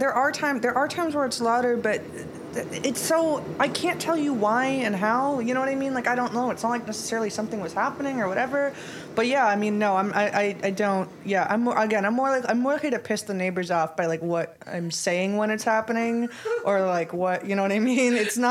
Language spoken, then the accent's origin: English; New York, United States; you know, I'm a New Yorker and, you know, I've had roommates forever.